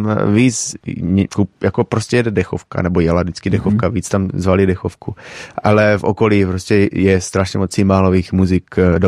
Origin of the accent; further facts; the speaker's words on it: Vlachovice, Zlín Region, Czechia; Z Valašska, kousek od Zlína, jako Vlachovice.